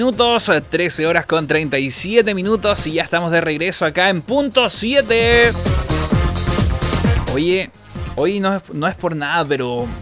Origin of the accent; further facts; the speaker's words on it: Temuco, Araucanía, Chile; yo igual vengo de afuera, yo vengo de Temuco.